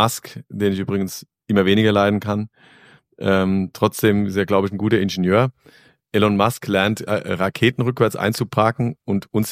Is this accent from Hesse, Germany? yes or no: yes; Hesse, Germany; born there; also zwar hier in der Rhein-Main-Teller-Ebene geboren, aber die Berge sind mein Metier.